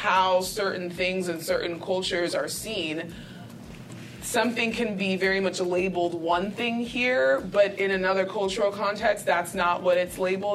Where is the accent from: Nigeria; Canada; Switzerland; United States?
Nigeria; I'm Nigerian, and in our language, there are so many like slangs and so many sayings that cannot be translated like clearly into the English language